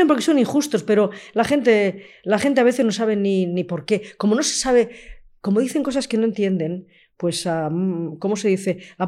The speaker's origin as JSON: {"language": "Spanish", "town": "Madrid", "region": "Community of Madrid", "country": "Spain", "said": "yo soy una madrileña muy orgullosa de Madrid, muy enamorada de Madrid."}